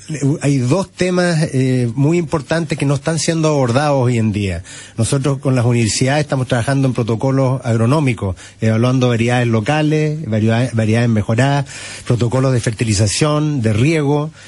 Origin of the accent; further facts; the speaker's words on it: Chile; No somos los chilenos una cultura, digamos, de asociatividad.